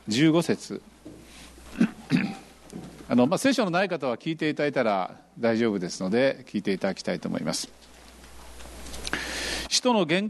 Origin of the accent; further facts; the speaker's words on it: Kitakyushu, Fukuoka, Japan; 私は九州生まれのですね、北九州に26年間住んでいて、そこで生活基盤がありました。四国行ったこともないし、見たこともない。